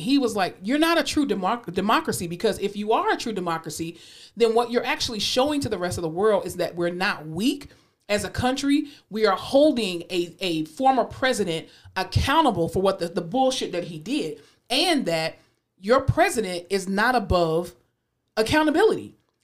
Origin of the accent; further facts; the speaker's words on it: Florida, United States; I mean, I'm born and raised in Florida, and I'm happy, and I'm a proud Floridian.